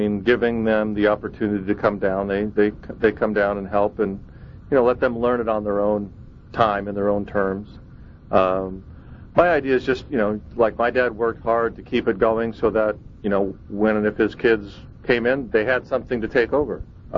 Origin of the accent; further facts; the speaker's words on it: Seattle, Washington, United States; Born and raised in Seattle.